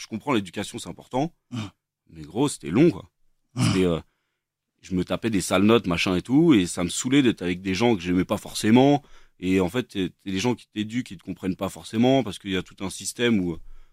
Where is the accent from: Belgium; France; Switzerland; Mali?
France; Versailles, Île-de-France; born there; j'ai 33 ans et je suis né à Versailles, d'une famille normale, tu vois, tranquille.